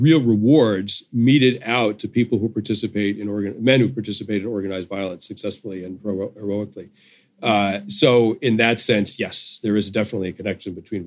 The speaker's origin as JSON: {"language": "English", "country": "United States"}